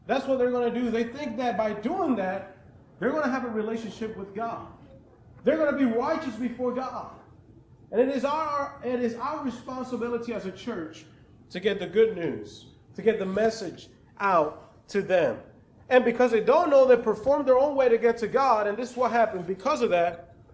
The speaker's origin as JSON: {"language": "English", "country": "Dominican Republic", "tie": "born or raised there", "said": "I remember growing up in the Dominican Republic."}